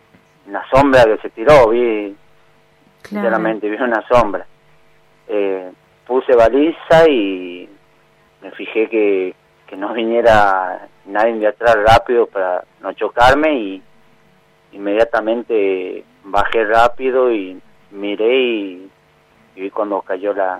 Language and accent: Spanish; Tucumán, Argentina; No, soy tucumano, tucumano